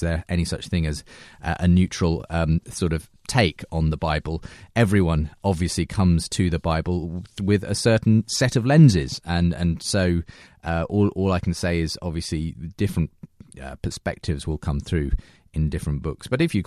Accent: St. Louis, Missouri, United States; James Croft hails from my hometown of St. Louis, Missouri.

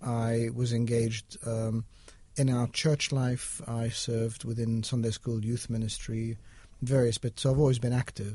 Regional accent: Australia; also born or lived in Egypt; now in United Kingdom; I was born in Egypt and then we migrated as a family to Australia, where I lived and was educated. Went back to Egypt

